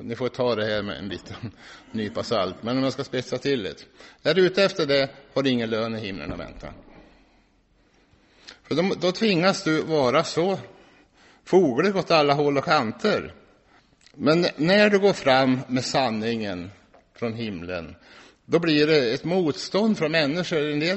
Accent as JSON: {"language": "Swedish", "region": "Norrland", "country": "Sweden", "said": "Vi som är norrlänningar. Vi som är norrlänningar ska jag säga."}